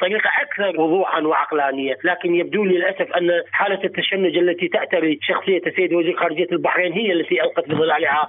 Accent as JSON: {"language": "Arabic", "country": "Iraq", "said": "ننأى بأنفسنا كعراقيين"}